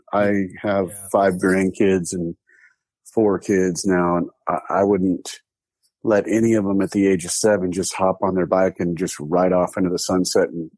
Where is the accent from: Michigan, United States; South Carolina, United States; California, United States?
California, United States; Santa Ana; Yeah, I was born and raised in Santa Ana, right. I mean, Santa Ana is a kind of a bigger city, but it was like right on the border of like Santa Ana, Garden Grove, Westminster, that area.